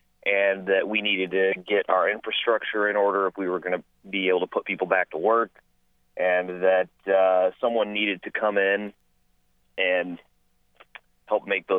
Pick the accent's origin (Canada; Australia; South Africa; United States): United States; Battle Creek, Michigan; I grew up in Battle Creek. I currently live in Barry County.